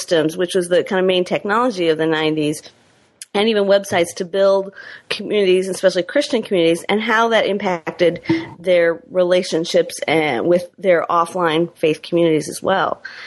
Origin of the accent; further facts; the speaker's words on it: Michigan, United States; stringing for a couple newspapers from my home state of Michigan